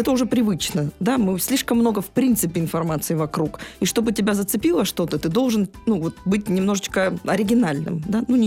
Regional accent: Rostov-on-Don, Rostov Oblast, Russia; потому что я сама ростовчанка, и я узнаю ростовчан из тысячи по словам, по глазам, по голосу.

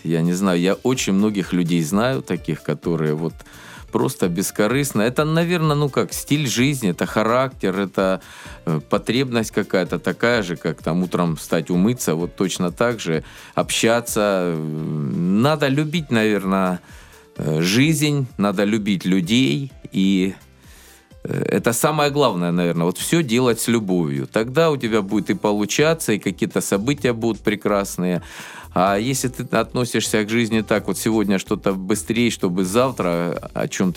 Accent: Rostov Oblast, Russia; я здесь, на Дону, я здесь родился.

